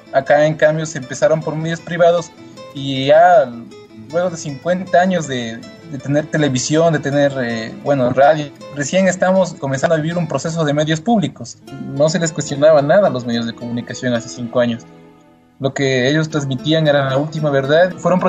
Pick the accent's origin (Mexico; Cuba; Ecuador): Ecuador; de Ecuador, tengo 24 años, soy comunicador social, también músico católico